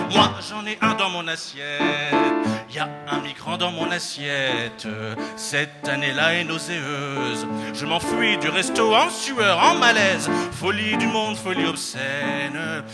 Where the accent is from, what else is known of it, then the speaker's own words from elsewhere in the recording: Libreville, Estuaire, Gabon; moi je viens du Gabon, de Libreville, la capitale économique du Gabon.